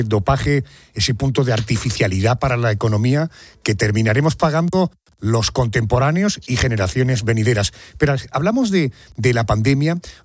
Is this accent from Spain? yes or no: yes; Málaga, Andalusia, Spain; Piense que yo le hablo desde Málaga, soy andaluz.